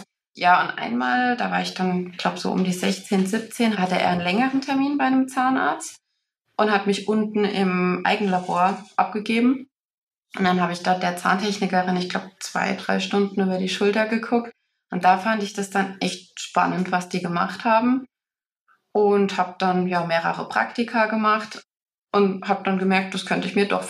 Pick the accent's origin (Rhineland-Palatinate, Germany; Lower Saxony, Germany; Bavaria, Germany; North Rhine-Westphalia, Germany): Rhineland-Palatinate, Germany; Waldfischbach; also born or lived in Landstuhl; Und aufgewachsen dann in Waldfischbach. Ist tatsächlich doch ein bisschen größerer Ort, zwischen Pirmasens und Kaiserslautern gelegen. Dort wohnen meine Eltern auch heute noch. Ist ganz idyllisch, ja.